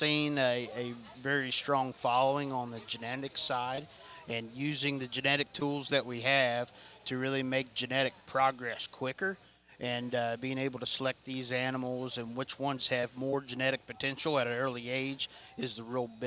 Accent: Maryland, United States; I'm from Maryland originally.

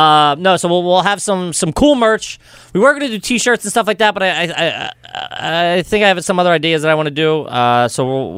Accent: Wales, United Kingdom; I'm Welsh myself

